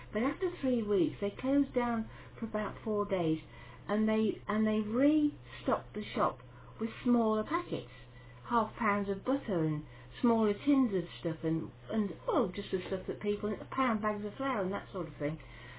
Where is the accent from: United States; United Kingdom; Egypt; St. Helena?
United Kingdom; Lincoln, East Midlands; also born or lived in Wolverhampton; I was born in Wolverhampton, but we moved to Lincoln when I was six. So we moved away in 1951 when my husband was joined the police, and we were sent to Scunthorpe.